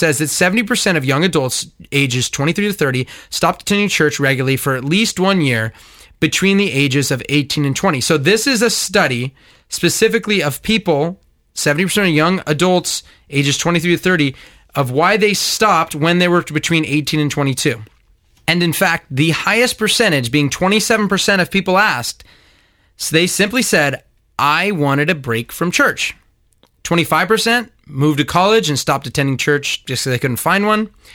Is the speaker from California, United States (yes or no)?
yes; Simi Valley, California, United States; I grew up here in Simi Valley and where the church is that I attend to this day